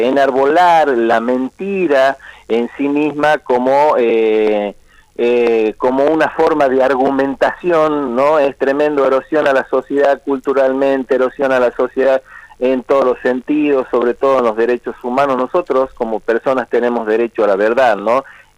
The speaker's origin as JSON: {"language": "Spanish", "country": "Argentina", "said": "nosotros hoy hemos tenido la oportunidad de vivir como argentinos esto"}